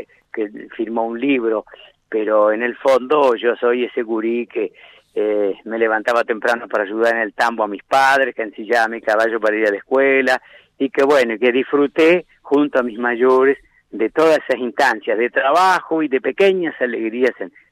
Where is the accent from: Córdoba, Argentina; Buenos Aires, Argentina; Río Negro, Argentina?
Buenos Aires, Argentina; La Roca; yo soy nacido en La Roca, que pertenece a Pehuajó, al distrito Pehuajó, pero además, vos sabés, yo viví muchos años en plena campaña del distrito Pehuajó.